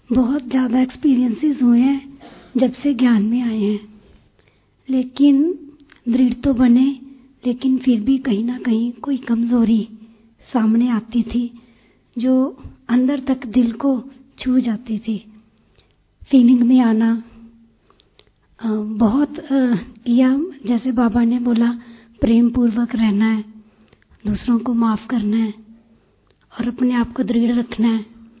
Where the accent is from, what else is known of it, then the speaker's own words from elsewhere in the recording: Punjab, India; मैं पंजाब से आई हूँ।